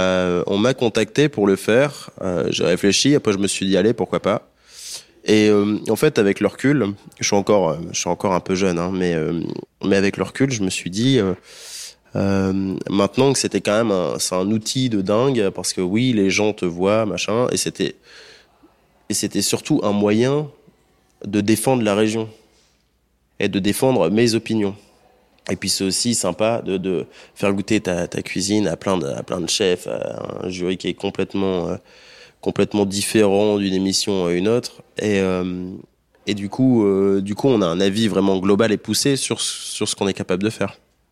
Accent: Hauts-de-France, France; Je suis flamand et donc j'ai grandi dans les monts des Flandres. Les monts des Flandres, c'est quand même assez sauvage.

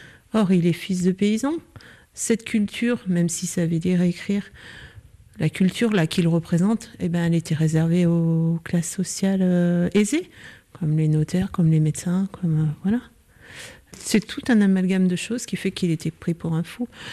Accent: Hauterives, Auvergne-Rhône-Alpes, France; J'ai grandi à Hauterive, je suis native d'Hauterive, voilà.

